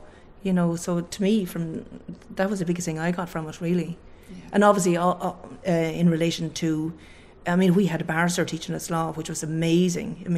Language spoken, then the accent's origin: English; Wexford, Leinster, Ireland; And I'm from Wexford and I'm surrounded by seaweed all around on the beaches.